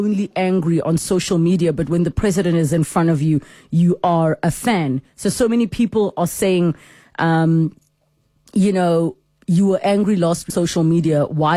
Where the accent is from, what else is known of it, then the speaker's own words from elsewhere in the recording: South Africa; as a South African who is passionate about where we are as a country, where the country is going